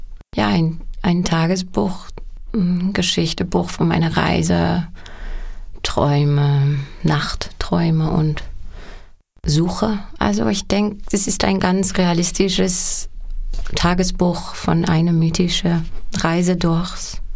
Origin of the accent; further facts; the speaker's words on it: Amsterdam, North Holland, Netherlands; Ich komme aus Amsterdam.